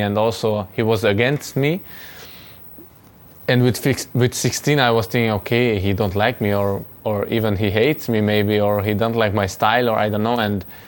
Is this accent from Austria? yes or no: yes; Salzburg, Austria; English is a second language; now in Leipzig, Germany; And I come from Salzburg to Leipzig.